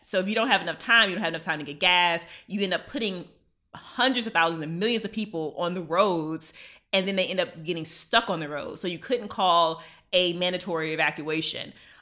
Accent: Louisiana, United States; because I'm from Louisiana. I live in New Orleans, although I split my time between New Orleans and New York.

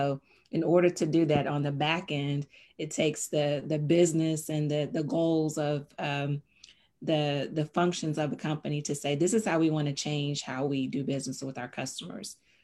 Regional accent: Houston, Texas, United States; I am from Houston, a consultant in IT for Fortune 500 companies for the last 20 years

